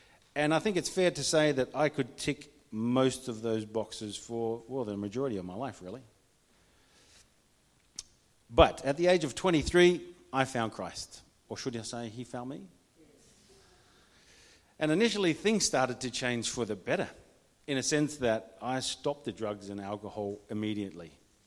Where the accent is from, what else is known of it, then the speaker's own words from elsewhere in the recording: Netherlands; growing up in the Netherlands as a young man, actually things did not get a whole lot better for me.